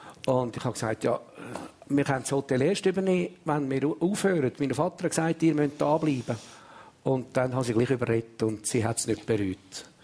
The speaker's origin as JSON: {"language": "German", "region": "Glarus", "country": "Switzerland", "tie": "born or raised there", "said": "Ich bin in Glaris aufgewachsen."}